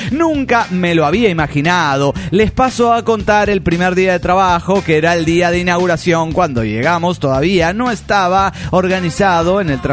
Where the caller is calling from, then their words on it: Tijuana, Baja California, Mexico; de Tijuana, Baja California, México.